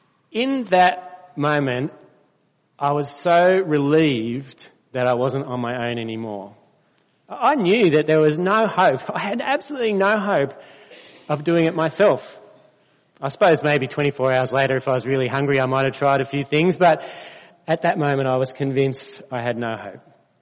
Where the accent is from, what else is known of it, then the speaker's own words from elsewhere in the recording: Sydney, New South Wales, Australia; also born or lived in Alstonville; When I was about 6 or 7 years old, I grew up in Sydney, but we lived in Alstonville for a couple of years.